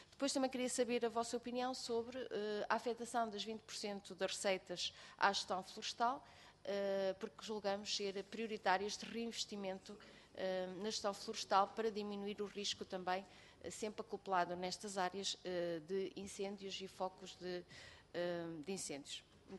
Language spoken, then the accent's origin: Portuguese; Bragança, Portugal; eu sou do distrito de Bragança, e portanto conheço bem esta realidade